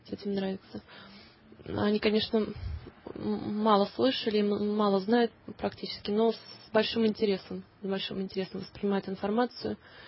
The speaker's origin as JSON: {"language": "Russian", "town": "Tula", "region": "Tula Oblast", "country": "Russia", "tie": "born there", "said": "Да, я родилась в Туле."}